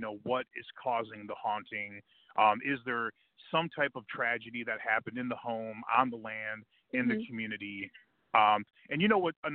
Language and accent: English; Midwest, United States; because I, you know, I'm from the Midwest. I speak their language